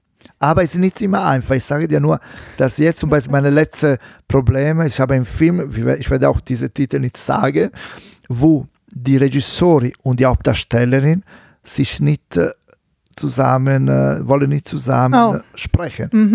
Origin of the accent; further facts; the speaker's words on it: Italy; accent: Italian; German is a second language; Auch mit meiner schlechten italienischen Akzent, das ist egal.